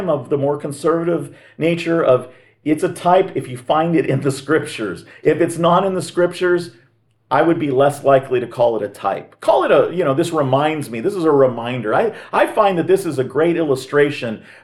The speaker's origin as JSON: {"language": "English", "town": "Los Angeles", "region": "California", "country": "United States", "lives_now": "Grand Rapids, United States", "said": "I'm from Los Angeles originally, and there's so many cultures in Los Angeles."}